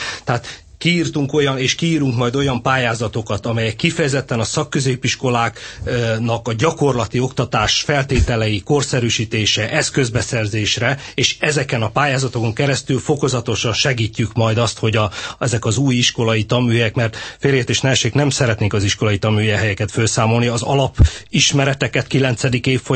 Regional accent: Szabolcs-Szatmár-Bereg, Hungary; ahonnan én jövök, Szabolcs-Szatmár-Bereg megyéből

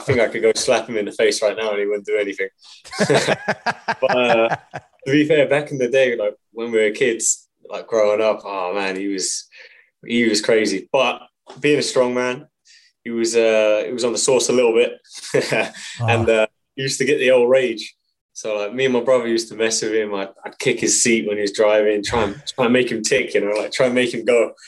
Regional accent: England, United Kingdom; So I'm from England. I trained in a little, like a little village in England.

